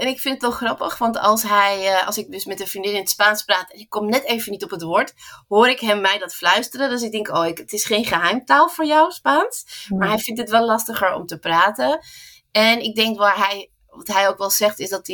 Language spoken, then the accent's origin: Dutch; Spain; also born or lived in Netherlands; Ja, ik ben in Nederland geboren. Maar we zijn toen later naar Spanje verhuisd weer. Omdat mijn vader het heel erg miste. Dus ik heb daar op school gezeten, ik heb er gewoond